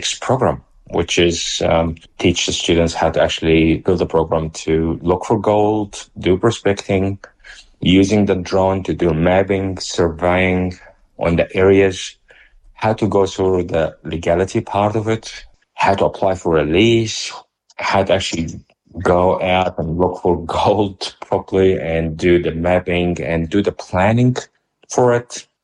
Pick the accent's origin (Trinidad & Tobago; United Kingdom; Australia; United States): Australia; Western Australia; Like my background, I came from the Kimberley, and most of our kids, they spent time fishing.